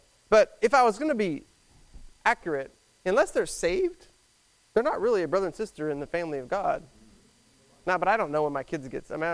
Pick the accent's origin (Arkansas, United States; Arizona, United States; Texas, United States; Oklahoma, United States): Texas, United States; Irving; also born or lived in Houston; I'm from Houston. I grew up in Irving in the Metroplex, so that's who I am